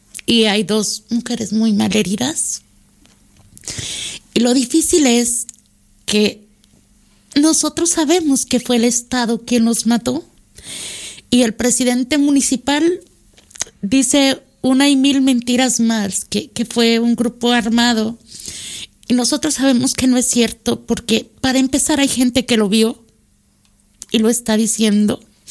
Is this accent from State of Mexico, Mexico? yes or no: no; Hidalgo, Mexico; Vengo del Valle del Mezquital, que está en la zona centro del país